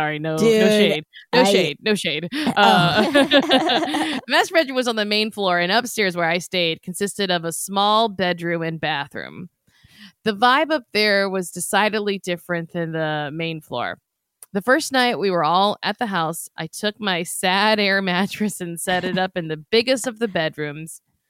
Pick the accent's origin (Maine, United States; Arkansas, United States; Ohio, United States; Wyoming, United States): Wyoming, United States; I'm from Wyoming, and two of my best friends are a married couple.